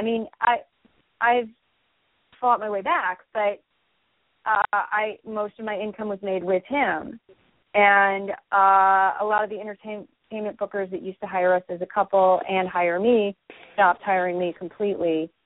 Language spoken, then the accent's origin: English; New York, United States; I thought, well, I'm not from another country. I'm from New York.